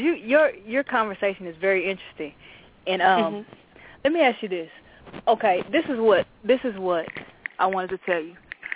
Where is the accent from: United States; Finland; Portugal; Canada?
United States; Texas; I'm country. I'm from Texas.